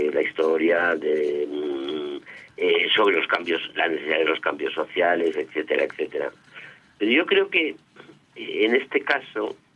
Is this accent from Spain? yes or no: yes; Spain; he sido crítico con mi país constantemente, pero yo soy muy español